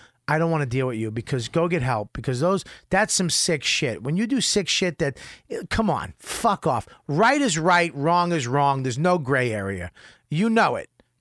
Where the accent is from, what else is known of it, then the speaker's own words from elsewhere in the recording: Boston, Massachusetts, United States; But I'm from Boston